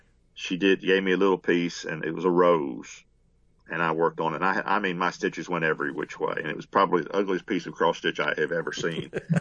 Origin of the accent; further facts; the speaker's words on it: Delaware, United States; now in Mississippi, United States; I was born and raised in Delaware, and we moved to Mississippi in 1966, where my daddy was born and raised.